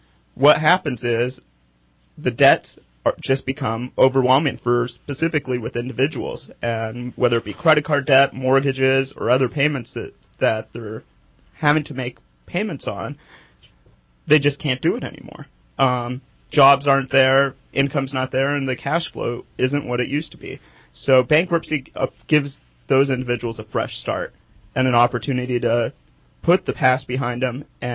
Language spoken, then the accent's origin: English; Red Bluff, California, United States; I grew up in the Red Bluff area, been moved back after finishing up law school and college about 6 or 7 years ago